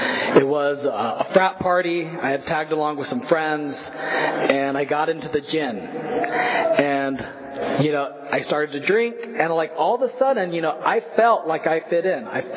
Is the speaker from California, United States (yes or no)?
yes; Visalia, California, United States; So I grew up here in Visalia. I went to Golden West High School. I graduated in 1995.